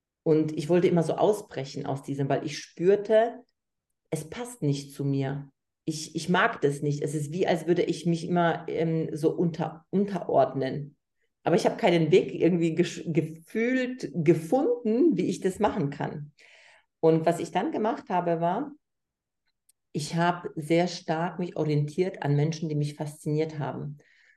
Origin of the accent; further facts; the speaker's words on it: Poland; also ich komme ursprünglich aus Polen Und ich habe es gelernt, sehr stark angepasst zu sein.